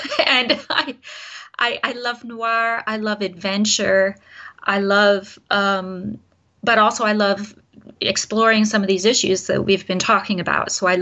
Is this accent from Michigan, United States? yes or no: yes; Detroit, Michigan, United States; now in Germany; I come from an industrial family myself. I'm from Detroit. Or the Detroit area, to be technical about it, and the car industry, and, you know, so grew up around factories and things like that.